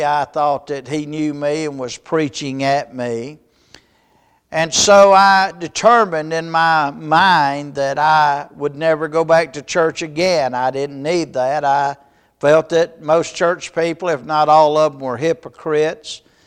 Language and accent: English; Alabama, United States; At the age of 11, growing up in Alabama in the Bible Belt, I attended a church on a Sunday morning